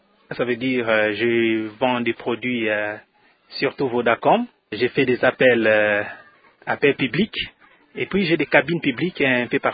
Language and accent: French; Kinshasa, DR Congo; born there; Je suis né à Kinshasa, à l'hôpital Mama Yembo.